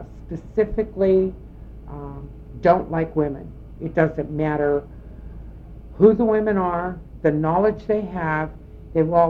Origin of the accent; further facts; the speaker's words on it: Warren, Ohio, United States; born there; I was born in Warren, Ohio on May 10th, 1947.